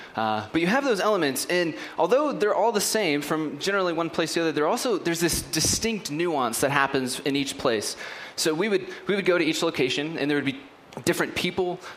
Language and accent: English; United States; But in just like a few weeks, we're going to do it all over again because we're American and Christmas.